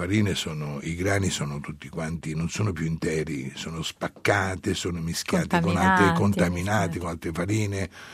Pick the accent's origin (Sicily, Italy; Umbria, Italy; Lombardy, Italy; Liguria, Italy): Umbria, Italy; sono toscano di origine. Dunque sono epitignano, dunque praticamente le mie origini, poi dopo è chiaro io sono nato, vissuto in Umbria, ma il mio ceppo paterno parte da lì.